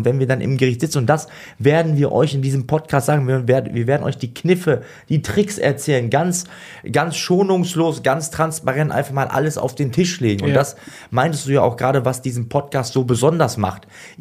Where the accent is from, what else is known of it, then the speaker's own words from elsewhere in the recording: North Rhine-Westphalia, Germany; now in Munich, Germany; Denn ich komme ja nicht von hier.